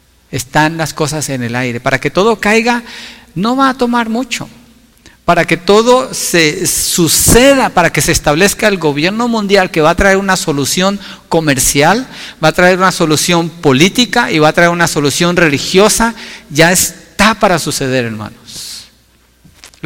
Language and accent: Spanish; Colombia; Creo que en mi país, en Colombia, hay algo de esto. Allá, cuando yo crecí, había personas trabajando en la casa